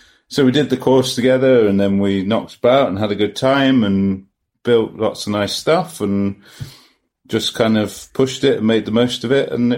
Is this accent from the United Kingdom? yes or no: yes; England, United Kingdom; Oh, yes, I'm just English.